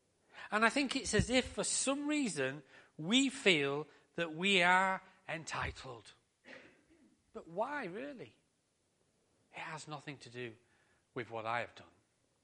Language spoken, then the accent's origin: English; Harrogate, Yorkshire and the Humber, United Kingdom; born there; I was born in Harrogate on the 15th of June, 1969.